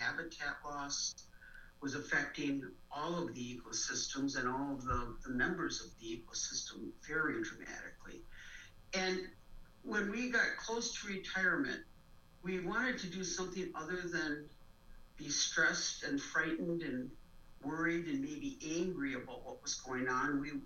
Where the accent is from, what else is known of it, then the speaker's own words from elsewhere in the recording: Wisconsin, United States; now in Madison, United States; Well, I'm a lifelong Wisconsin resident. I was born up in the Fox Valley, and I went to school there. And then I moved down to Madison about 25 years ago.